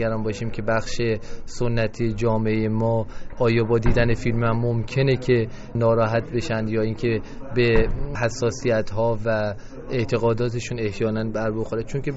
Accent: Iran; ما به عنوان یک ایرانی که تو ایران هم داریم زندگی میکنیم

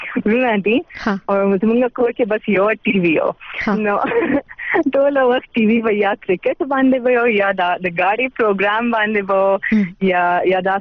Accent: Charsadda, Khyber Pakhtunkhwa, Pakistan; also born or lived in Karachi / Islamabad; حاجی زما تعلق د چارسدې نه دی. چارسدې کې دا سې یو ځای دی مومن ناره. نو زمونږ کلی د مومن ناره کې دی.

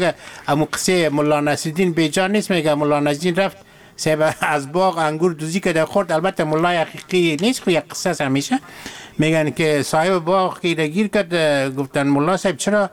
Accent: Afghanistan; ما از افغانستان هستم

